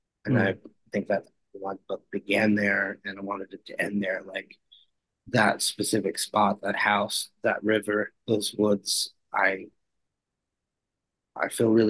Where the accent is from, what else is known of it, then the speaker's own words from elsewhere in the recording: Oklahoma, United States; Maybe a stupid thing to say, but growing up in Oklahoma, I didn't really think of it as part of the South.